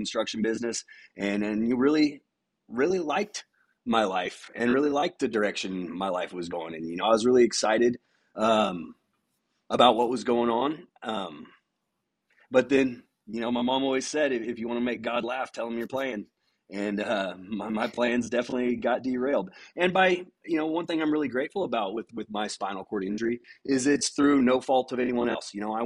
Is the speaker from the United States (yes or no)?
yes; Lawrence, Kansas, United States; I'm from Lawrence, Kansas. I just turned 42 years old the other day.